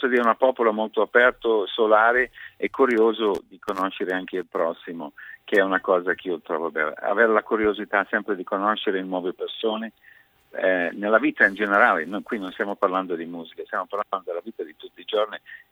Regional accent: Scotland, United Kingdom; vabbè, io sono scozzese, mi dici pure gratis, lo voglio ancora di più.

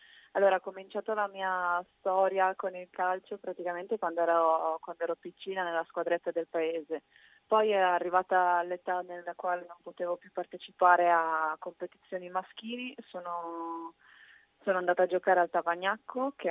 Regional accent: Friuli-Venezia Giulia, Italy; also born or lived in Palmanova; sono nata a Palmanova, ma vivevo vicino, un paesino vicino a Cividale del Friuli.

